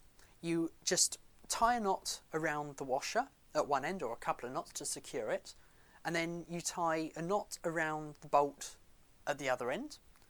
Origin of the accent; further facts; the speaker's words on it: United Kingdom; What can I say? I'm British.